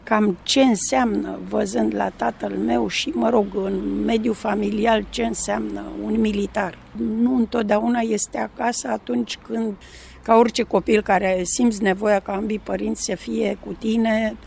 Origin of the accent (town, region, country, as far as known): Pitești, Argeș, Romania; born or raised there; also born or lived in Târgoviște